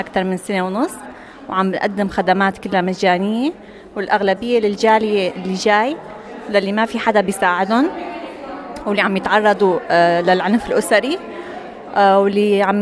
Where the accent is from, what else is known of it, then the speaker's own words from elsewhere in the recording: Syria; now in Australia; أنا حقوقية من سوريا محامية